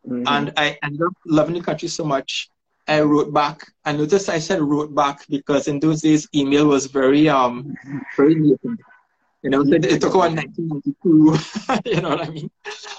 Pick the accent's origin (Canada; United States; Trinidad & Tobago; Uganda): Trinidad & Tobago; I am from Trinidad and Tobago.